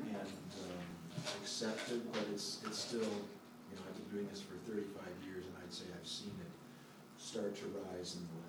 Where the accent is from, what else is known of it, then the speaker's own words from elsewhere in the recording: Minneapolis, Minnesota, United States; But I was born and raised in Minneapolis.